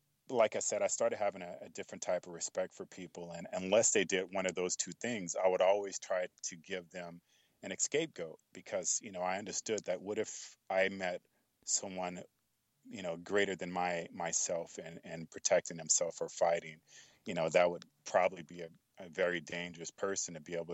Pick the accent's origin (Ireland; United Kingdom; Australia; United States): United States; Fresno, California; born there; You know, I was born in Fresno, California. 1965 is when I was born.